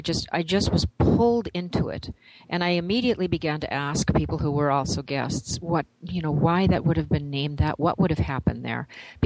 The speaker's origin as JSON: {"language": "English", "country": "Canada", "said": "as a Canadian, as I said, I really didn't have to study that history when I was growing up"}